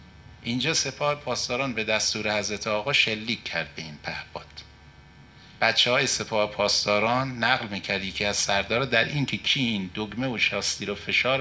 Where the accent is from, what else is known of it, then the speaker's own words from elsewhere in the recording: Iran; واقعا به عنوان یک ایرانی وضعیت ما وضعیتی است که غرور ملی ما جریحه دار شده